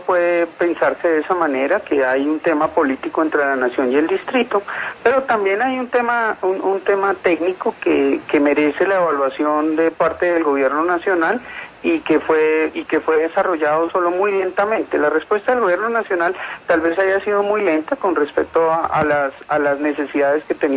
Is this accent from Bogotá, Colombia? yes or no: yes; Bogotá, Colombia; Esa es la aspiración como bogotano